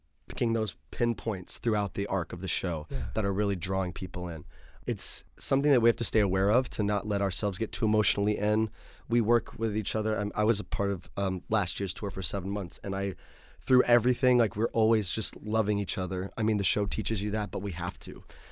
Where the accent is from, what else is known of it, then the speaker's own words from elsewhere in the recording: New York, United States; I have similarities to growing up in New York.